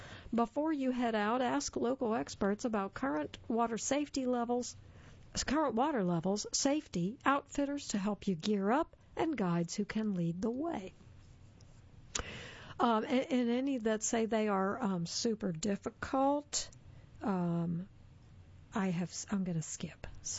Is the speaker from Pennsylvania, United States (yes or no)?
yes; Pittsburgh, Pennsylvania, United States; I'm from Pittsburgh and the Youghiogheny goes through Pittsburgh.